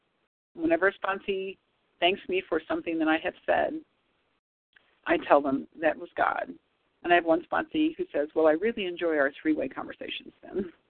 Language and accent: English; St. Louis, Missouri, United States; Oh, absolutely, Rita. I'm from St. Louis.